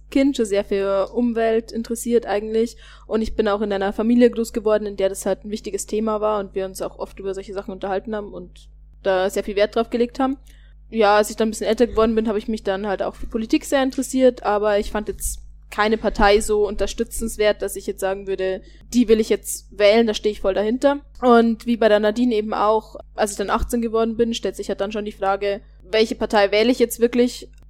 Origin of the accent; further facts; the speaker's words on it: Rosenheim, Bavaria, Germany; now in Regensburg, Germany; Ich komme ja ursprünglich aus der Rosenheimer Gegend und dann war ich in Rosenheim ein bisschen aktiv